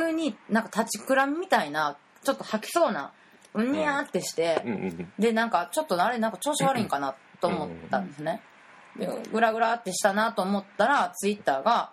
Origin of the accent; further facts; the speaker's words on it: Nara, Japan; 私奈良県出身。